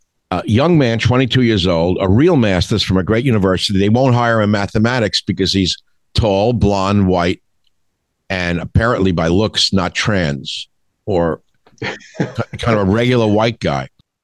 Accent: New York, United States; born there; I was born in New York.

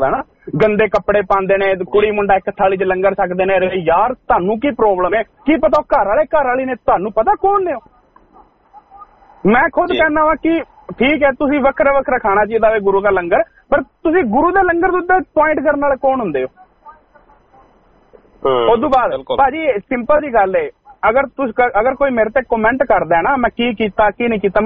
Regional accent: Haryana, India; moved away; ਮੈਂ ਹਰਿਆਣੇ ਤੋਂ ਬਿਲੋਂਗ ਕਰਨਾ ਪੰਜਾਬ ਤੋਂ ਨਹੀਂ ਬਿਲੋਂਗ ਕਰਦਾ

